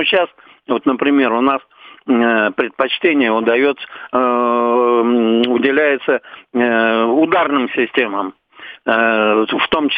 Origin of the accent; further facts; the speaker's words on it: Moscow, Russia; Я вообще москвич коренной, и поэтому эти парады с малолетства смотрел. Вот, ну, жил я вначале в районе Крымского моста